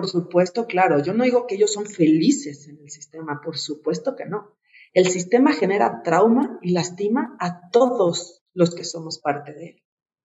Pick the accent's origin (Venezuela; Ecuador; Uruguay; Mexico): Mexico; a mí me retan como de cómo te voy a pagar a ti eso, porque soy mexicana